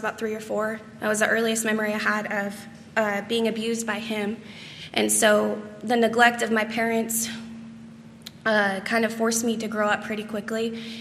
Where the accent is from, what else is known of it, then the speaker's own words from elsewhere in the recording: Springfield, United States; born there; So I was born in Springfield to two teenage parents.